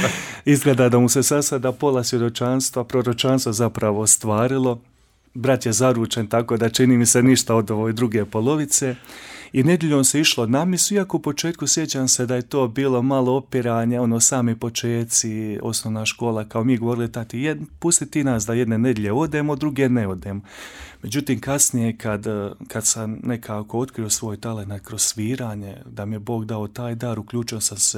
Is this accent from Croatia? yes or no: no; Ružići, Federation of Bosnia and Herzegovina, Bosnia & Herzegovina; dolazim iz župe Ružić, jedne drevne župe, moglo bi se reći jedne od najstarijih župa u Hercegovini, mala župa.